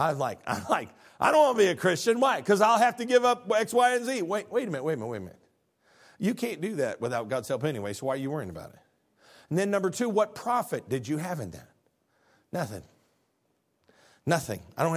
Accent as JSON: {"language": "English", "region": "Illinois", "country": "United States", "tie": "born or raised there", "said": "When I go and visit family or friends where I was raised up back in Illinois, they live on nostalgia."}